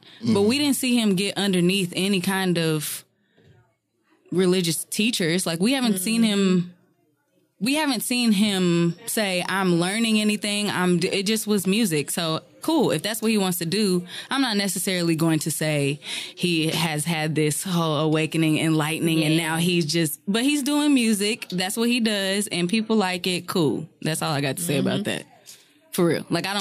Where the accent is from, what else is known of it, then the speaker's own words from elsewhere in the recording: Louisville, Kentucky, United States; Oh, we were saying where we're from? I'm from Louisville, Kentucky.